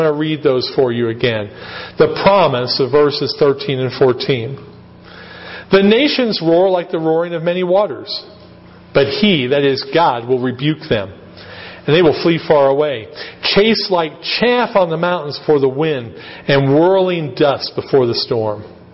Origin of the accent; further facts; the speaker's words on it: United States; I don't make an apology for being an American. I am an American.